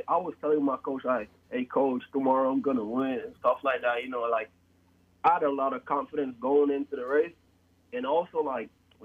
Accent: Jamaica; I'm from Jamaica, so I've been making my own Jamaican meal, like, every day

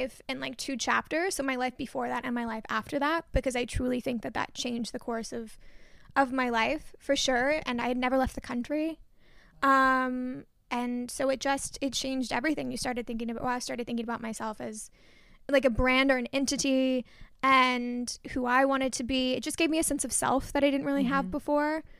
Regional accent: Dallas, Texas, United States; I am originally from Dallas.

